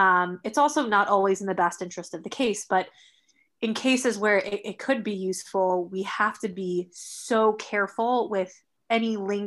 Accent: United States; now in United Kingdom; And we don't have the same law, though I'm American, I'm living in the UK, we don't have the same laws of free speech here that we have in America.

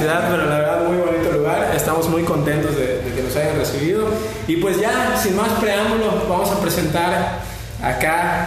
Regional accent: Yucatán, Mexico; Somos yucatecos y tenemos muy buena vibra para lo que venga.

